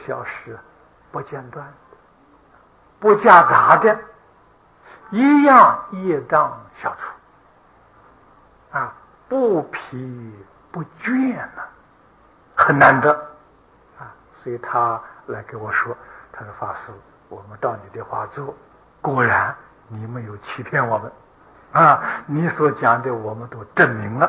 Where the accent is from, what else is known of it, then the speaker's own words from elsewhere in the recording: Taiwan; 我们台湾人是生在福中不知福啊